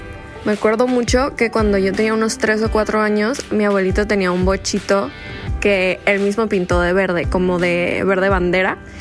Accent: Tijuana, Baja California, Mexico; yo soy de Tijuana y aquí pues no están acostumbrados a que llueva tanto y pues se inunda la ciudad bien feo.

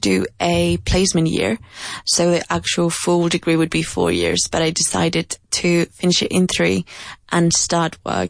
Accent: Madrid, Community of Madrid, Spain; also born or lived in Santiago de Compostela; I was only born there. And then when the summer ended, I went back to Madrid, where I'm from.

